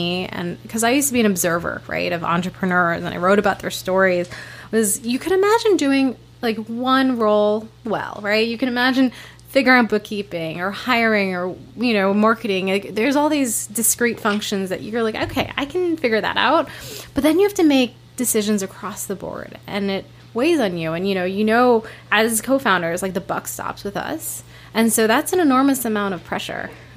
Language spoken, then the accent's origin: English; New Jersey, United States; come from a family who came here in the 70s. I was born in the 80s. And we were an immigrant family growing up in New Jersey.